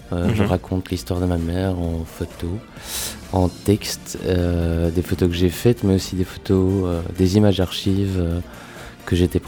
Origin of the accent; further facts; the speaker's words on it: Bouffioux, Wallonia, Belgium; Une enfance dans le coin, enfin dans la région. Moi, je suis né à Charleroi, je suis originaire d'ici. J'ai grandi à Bouffioux, elle aussi.